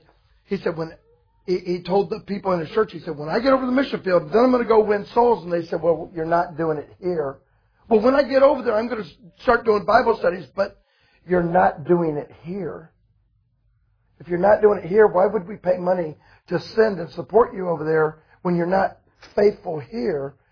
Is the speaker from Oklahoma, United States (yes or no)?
no; Florida, United States; I grew up in Florida. I was around pools.